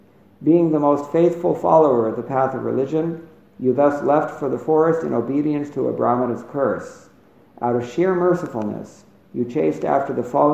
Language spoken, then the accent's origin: English; United States; just because I'm from America.